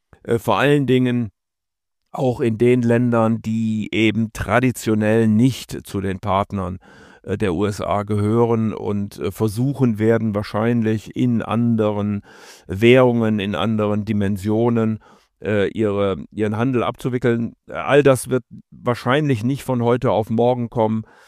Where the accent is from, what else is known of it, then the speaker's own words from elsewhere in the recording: Rhineland, Germany; ich bin Rheinländer und damit immer optimistisch.